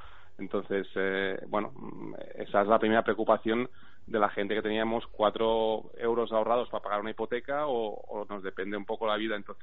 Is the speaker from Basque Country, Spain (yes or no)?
no; Catalonia, Spain; Me siento catalán, me siento español y eso no va a cambiar nada.